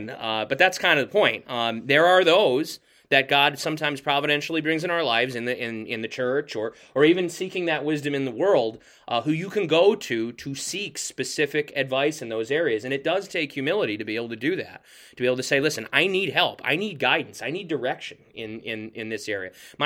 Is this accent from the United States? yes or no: yes; United States; because as an American, yeah, I sympathize with that.